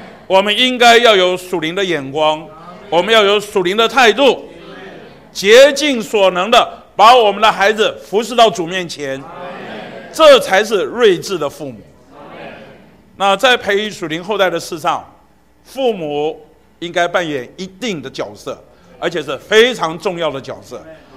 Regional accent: China; 尤其我们中国人啊，为了栽培儿女啊，不惜血本啊

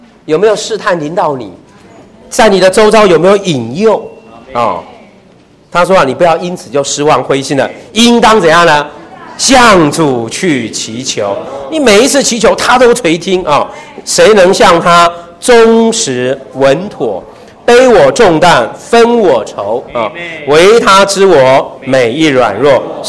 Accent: China; 我们中国人看到秘诀啊眼睛就亮起来了啊

